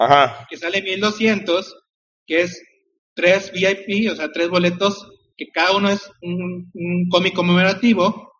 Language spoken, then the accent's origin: Spanish; Chiapas, Mexico; A huevo, vengo de Chiapas.